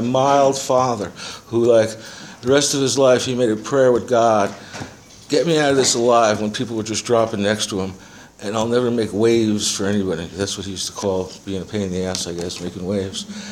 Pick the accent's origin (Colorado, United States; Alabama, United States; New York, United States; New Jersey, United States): New York, United States; Yonkers; also born or lived in Bronx; So I was born in New York. Our families lived together. We moved from the Bronx to Yonkers